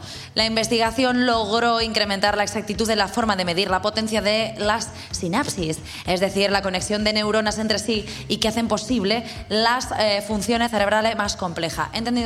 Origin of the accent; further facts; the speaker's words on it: Catalonia, Spain; Claro, que soy catalana.